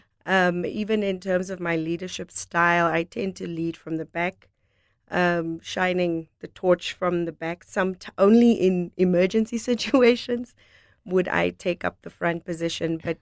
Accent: Windhoek, Khomas, Namibia; I grew up in Windhoek, Namibia, born and bred. Haven't really been raised anywhere else.

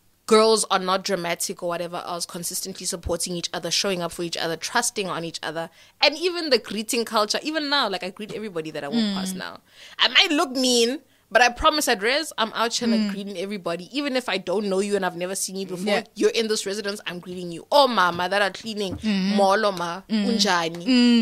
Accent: Johannesburg, Gauteng, South Africa; I'm from Joburg.

